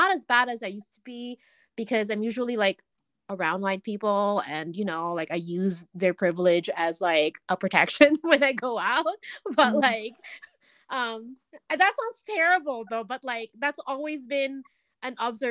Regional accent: Philippines; that has nothing to do with, like, my identity as a Filipino.

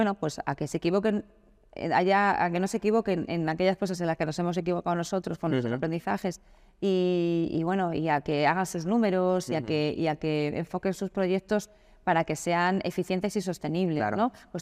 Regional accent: Madrid, Community of Madrid, Spain; now in Málaga, Spain; yo soy de Madrid, ¿vale? Sí. Pero llevo 20 años viviendo en Málaga.

